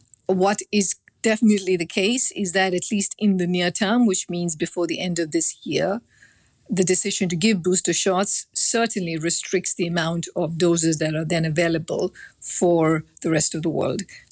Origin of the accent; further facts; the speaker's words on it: India; the fact that I grew up in India certainly gave me a much closer